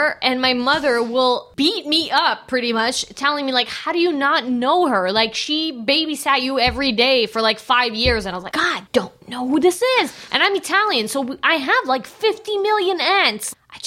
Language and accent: English; Canada; Mop jockey, we're Canadian.